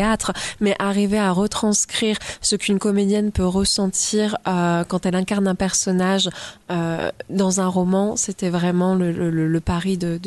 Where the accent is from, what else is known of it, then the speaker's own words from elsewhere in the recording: Toul, Grand Est, France; born there; Oui, alors je suis née à Toul et j'ai fait le cours Florent à l'âge de 16 ans, Romy à 19 ans.